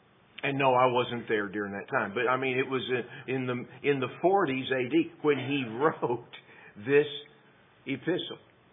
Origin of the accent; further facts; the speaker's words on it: Texas, United States; I realized, okay, I don't talk like you folks. And so I said, oh, I'm from Texas. She said, I thought so. I knew it was somewhere way down there. And said, yeah, that's where I'm from. So anyway, that's home.